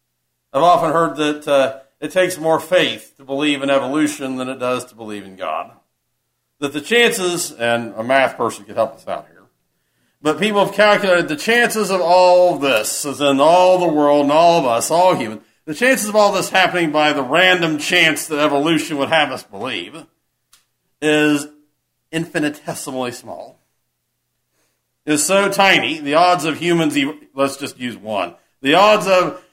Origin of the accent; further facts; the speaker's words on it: Appalachia, United States; I'm from Appalachia originally, I know that at least one of us here also is.